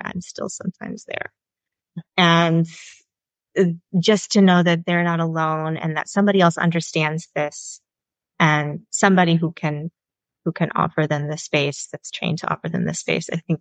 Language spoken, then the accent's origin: English; Michigan, United States; obviously the States, because I'm originally from Michigan, but yeah, all over the world.